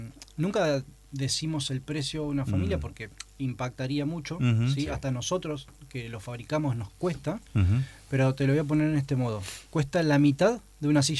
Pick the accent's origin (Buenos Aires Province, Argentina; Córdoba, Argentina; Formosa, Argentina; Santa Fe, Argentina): Buenos Aires Province, Argentina; Pergamino; born there; moved away as an adult; Yo nací en Pergamino, me vine a estudiar acá